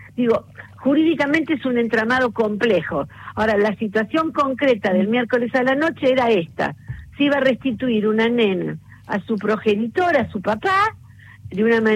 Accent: Buenos Aires Province, Argentina; Yo soy bonaerense

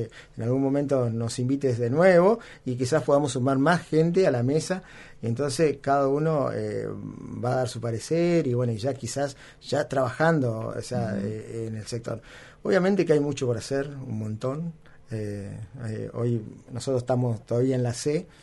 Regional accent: Ushuaia, Tierra del Fuego, Argentina; Por ejemplo, en Ushuaia, yo soy de Ushuaia

